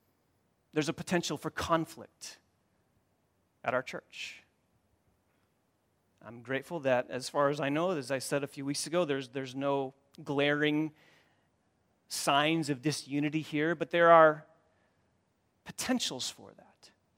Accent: Hudsonville, Michigan, United States; I grew up here in West Michigan, and I remember growing up, maybe it's not this way so much anymore, but I remember growing up in Hudsonville

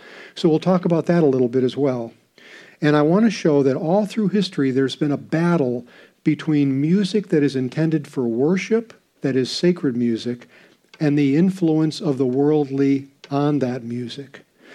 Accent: New England, United States; I grew up in New England, and the style of music that I was used to was very traditional

